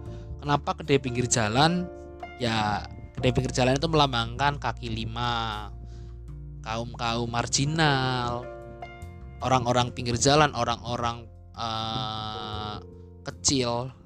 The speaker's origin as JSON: {"language": "Indonesian", "town": "Cilacap", "region": "Central Java", "country": "Indonesia", "tie": "born or raised there", "accent": "Ngapak", "said": "aku itu aslinya dari Cilacap, jadi ngapak-ngapak."}